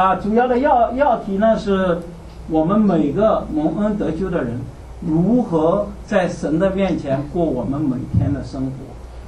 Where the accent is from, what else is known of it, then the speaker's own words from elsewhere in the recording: China; 我因为我来自大陆的，所以说我同样借用于这个题目跟弟兄姐妹们作为一些分享啊。